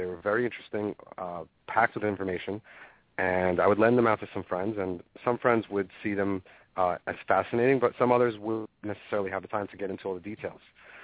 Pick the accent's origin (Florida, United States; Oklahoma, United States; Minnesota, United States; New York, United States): New York, United States; Brooklyn; also born or lived in former USSR; And I grew up in Brooklyn, New York, come from a Jewish background, although we've never been observant, just follow some traditions